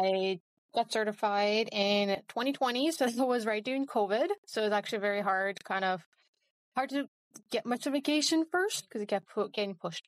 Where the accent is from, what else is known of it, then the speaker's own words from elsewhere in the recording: Ukraine; now in Canada; Originally, I'm from Ukraine, so I've been here for like 18 years at this point. And Vinifex kind of been my home since ever then.